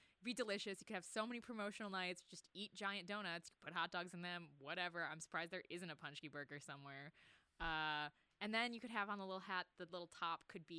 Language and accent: English; Detroit, Michigan, United States; So I'm from Detroit, which already has a major league baseball team.